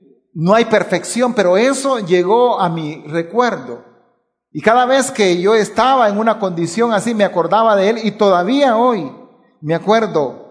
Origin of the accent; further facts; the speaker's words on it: Honduras; había un señor que había llegado a mi pueblo, y en ese señor tenía la fama, o se sabía que él había sido una persona que había sido un gran maestro de aquí en Honduras